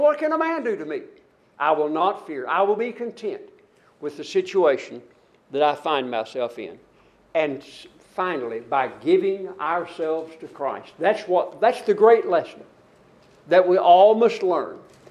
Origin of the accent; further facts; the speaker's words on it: United States; it's hard to get out of my mind, I'm an American, you can't do this to me